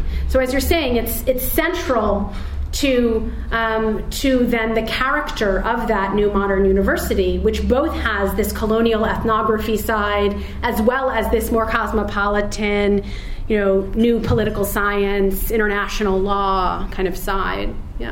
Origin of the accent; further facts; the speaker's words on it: New York, United States; particular cities like New York, my hometown, produced a certain kind of condition for that mixing and that intellectual and cultural life.